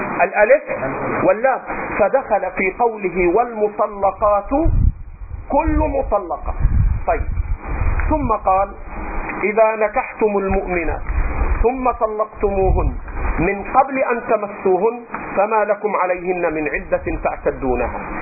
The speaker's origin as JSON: {"language": "Arabic", "country": "Egypt", "said": "أترخم عليك على لهجتنا في مصر"}